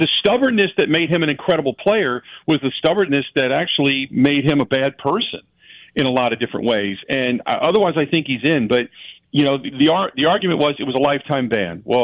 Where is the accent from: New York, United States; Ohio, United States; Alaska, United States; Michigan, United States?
Ohio, United States; Cincinnati; growing up in Cincinnati and idolizing everybody with the Big Red Machine